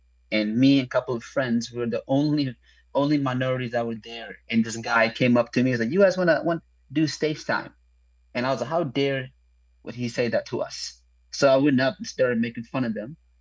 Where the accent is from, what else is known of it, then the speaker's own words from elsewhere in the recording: Sudan; Hey, I'm from Sudan. By the way, that is in Africa.